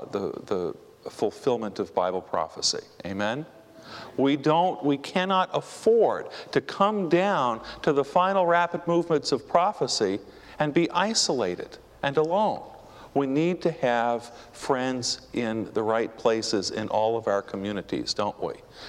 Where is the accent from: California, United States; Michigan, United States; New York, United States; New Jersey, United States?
New York, United States; New York City; September 11th will be the 10th anniversary of the tragedy that struck my hometown. You know, I'm a native New Yorker.